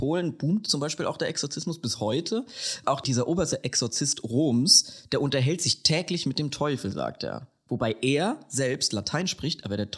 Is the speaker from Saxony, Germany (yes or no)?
no; Hesse, Germany; accent: Hessian; sie meinen Dialekt spricht. Sie babbelt hessisch.